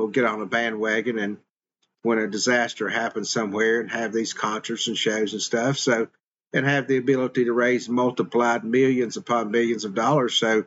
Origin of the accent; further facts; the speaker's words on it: North Carolina, United States; You see, I'm from Western North Carolina. My roots are there. That's where my family is from.